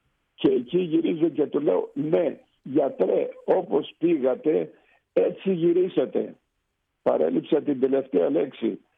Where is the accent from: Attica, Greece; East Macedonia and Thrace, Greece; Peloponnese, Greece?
East Macedonia and Thrace, Greece; Alexandroupoli; Βεβαίως, με μεγάλη μου τιμή είναι το ότι κατάγομαι από την Αλεξανδρούπολη